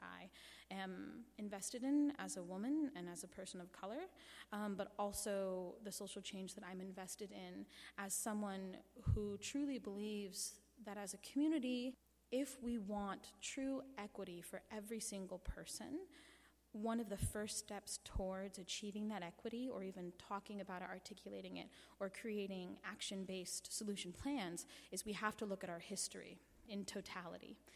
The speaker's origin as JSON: {"language": "English", "town": "Anchorage", "region": "Alaska", "country": "United States", "tie": "born or raised there", "said": "When I was younger, growing up in Anchorage, I grew up very poor, and my family and my parents would take me to the library every weekend."}